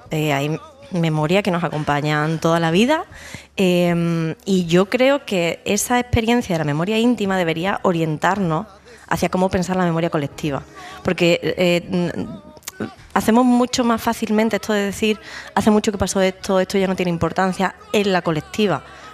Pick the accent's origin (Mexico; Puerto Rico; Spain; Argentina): Spain; Huelva, Andalusia; now in Madrid, Spain; Me crié en Huelva, certificado.